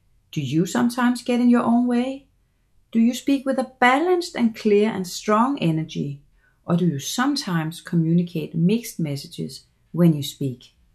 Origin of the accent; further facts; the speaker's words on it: Denmark; English is a second language; now in Germany; Now, as you can hear, I have an accent. I grew up in Denmark. My mom was Danish, but my dad was American, so there's always been that natural connection for me. And at this point, I'm based in Germany